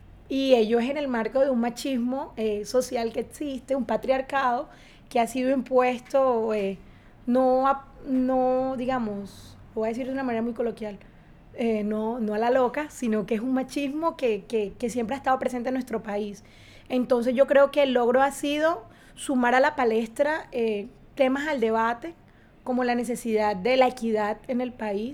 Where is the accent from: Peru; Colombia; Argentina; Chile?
Colombia; El proceso de paz es una oportunidad, número uno, para escucharnos como colombianos